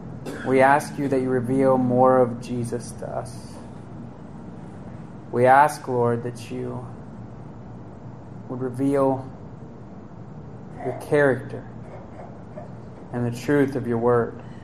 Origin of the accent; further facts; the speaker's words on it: Indiana, United States; We grew up in the Wanamaker Acton area. And if you wanted to learn what was going on in Franklin Township, all you had to do was walk in the ordinary